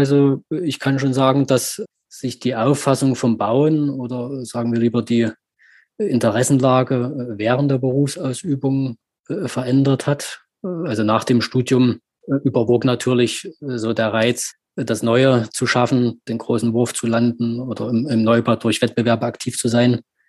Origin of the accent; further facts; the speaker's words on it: Leipzig, Saxony, Germany; now in Halle, Germany; Also ich komme ursprünglich aus Leipzig, habe dann in Dresden studiert, dann auch in Leipzig gearbeitet, wohne aber seit 2007 in Halle.